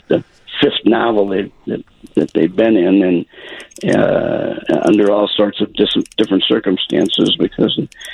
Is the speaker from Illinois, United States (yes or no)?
yes; Illinois, United States; also born or lived in Chicago; I was born in Rogers Park till about fourth grade.